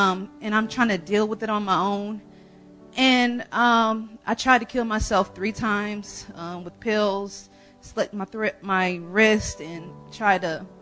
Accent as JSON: {"language": "English", "region": "Nebraska", "country": "United States", "said": "So, but yeah, so I, again, I'm from Nebraska. I came from a pretty big family."}